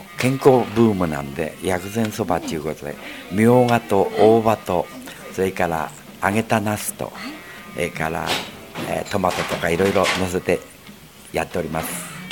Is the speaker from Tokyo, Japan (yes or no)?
yes; Ota, Tokyo, Japan; now in Fujisawa, Japan; 東京の大田区でございます。